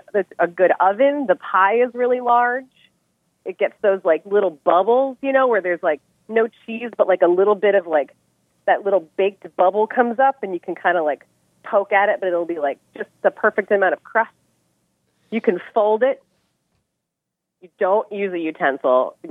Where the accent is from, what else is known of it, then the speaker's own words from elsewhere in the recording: New Jersey, United States; also born or lived in Massachusetts; I grew up in New Jersey and eating a lot of New Jersey and New York pizza. And I went through, when I lived in Massachusetts